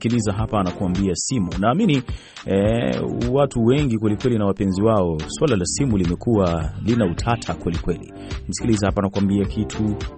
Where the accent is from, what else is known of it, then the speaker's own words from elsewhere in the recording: Kigoma, Tanzania; also born or lived in Bujumbura, Burundi; Msianze kuuliza unatokea wapi bwana, mimi ni raia wa Afrika Mashariki, lakini Burundi pale Bujumbura ama kule maeneo ya kwetu Kigoma tunaita Uzumbura, nimewahi kukaa eneo hili.